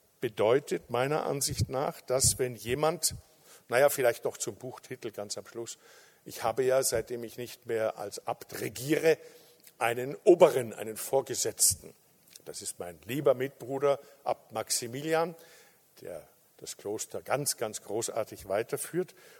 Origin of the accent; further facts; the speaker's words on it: Carinthia, Austria; Ich bin in Kärnten aufgewachsen